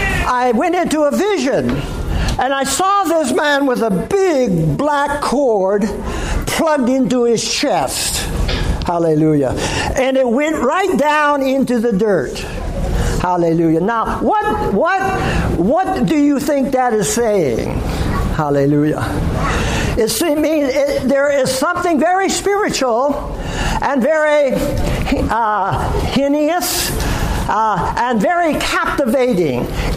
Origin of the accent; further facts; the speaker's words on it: United States; If I am holding on to my passport, well, I am an American. I can surely get into heaven with it.